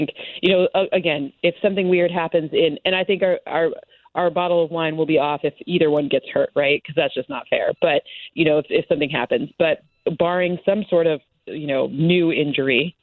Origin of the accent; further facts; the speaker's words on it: Michigan, United States; remember that I'm from Michigan and the sympathy goes away.